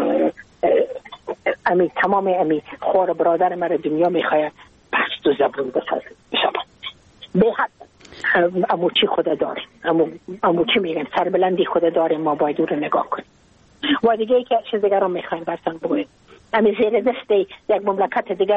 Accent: Afghanistan; ما اید افغان استم ما مربوط افغانستان استم ما مربوط نیم سرزمین نازمین استم

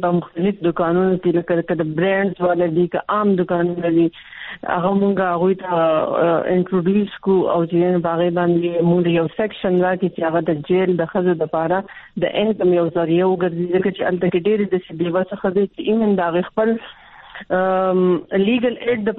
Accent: Khyber Pakhtunkhwa, Pakistan; زه د سوات اوسېدونکی یم

